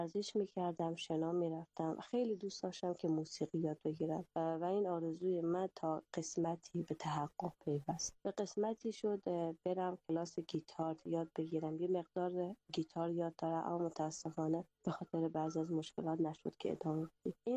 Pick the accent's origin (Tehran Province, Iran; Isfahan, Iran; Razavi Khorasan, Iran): Razavi Khorasan, Iran; Mashhad; born there; 29 سالمه، متولد سال 1375 در مشهد دنیا اومدم. پدر مادرم توی افغانستان به دنیا اومدن، تا اونجایی که من بدونم اصالتاً از بلخاب هستن.